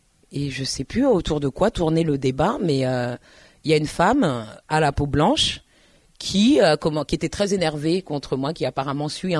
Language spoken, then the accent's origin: French; France; oui, je suis française et je n'en ai absolument rien à faire